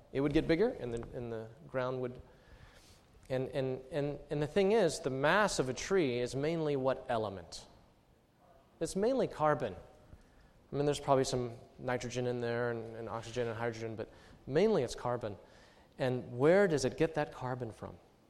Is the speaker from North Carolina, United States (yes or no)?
no; College Station, Texas, United States; I'm from College Station, and our trees are like this big, you know.